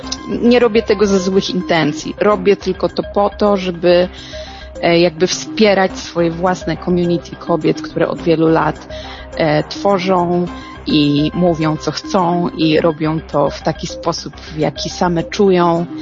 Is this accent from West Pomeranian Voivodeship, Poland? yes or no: no; Gorzów Wielkopolski, Lubusz Voivodeship, Poland; sama pochodzę z zachodniej części Polski, z Gorzowa Wielkopolskiego.